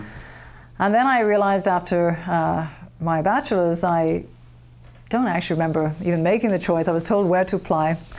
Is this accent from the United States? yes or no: no; Cork, Munster, Ireland; I grew up in Cork, Ireland. Yeah. So I was born there, raised there. I'm the first of my family to finish university and college.